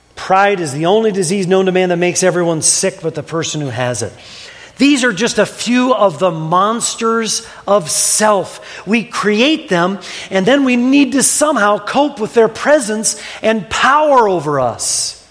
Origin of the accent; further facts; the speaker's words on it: Ohio, United States; The neighbors who live behind me growing up in Ohio always seemed to be living above their means.